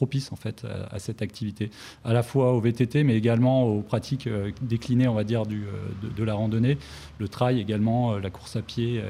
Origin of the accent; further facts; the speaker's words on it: Auvergne-Rhône-Alpes, France; je suis né dans le Beaujolais, donc je suis du Beaujolais